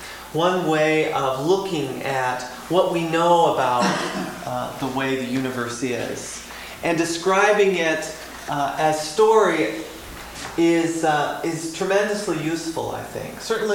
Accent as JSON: {"language": "English", "town": "Spokane", "region": "Washington", "country": "United States", "tie": "born or raised there", "said": "This is where I grew up in Spokane, Washington, the university there."}